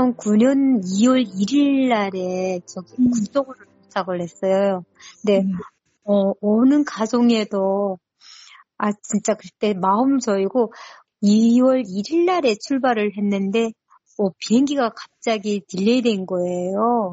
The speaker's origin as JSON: {"language": "Korean", "country": "North Korea", "accent": "North Korean dialect", "lives_now": "South Korea", "said": "제가 북한 사투리가 나왔나 봐요. 그러니까 중국 사람인 건 알더라고요. 그래서 저보고 교포는 안 쓴다 하더라고요. 교포가 아니고 세토민입니다."}